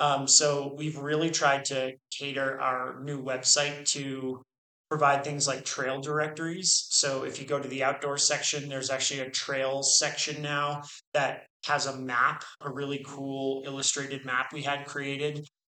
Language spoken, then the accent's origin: English; Boston, Massachusetts, United States; So, you know, I'm from Boston, so I'm very aware of, like, you know, we'll hug you, but we'll also be slapping you